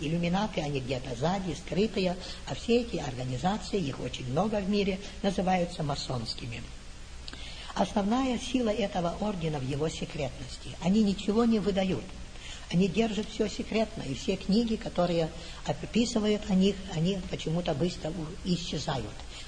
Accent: Russia; moved away; мы, выходцы из России, из коммунистической страны, сразу поймем, откуда это все идет.

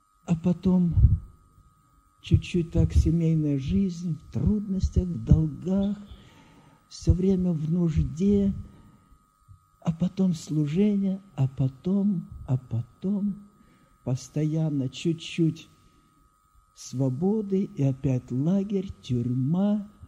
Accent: Kemerovo Oblast, Russia; born there; Я родился в Сибири, родители переехали туда, с Курской области, в Лужковский район, так вот, по каким-то причинам, и как раз под зиму, как раз в зиму в Кемеровскую

